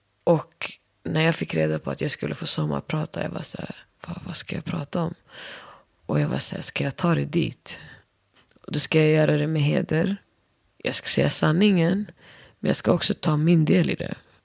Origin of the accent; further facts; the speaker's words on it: Somalia; jag har inte växt upp i mitt hemland. Men min pappa kämpade med att lära mig mitt språk. Jag kan skriva och läsa och det är mer än vad många i min ålder kan.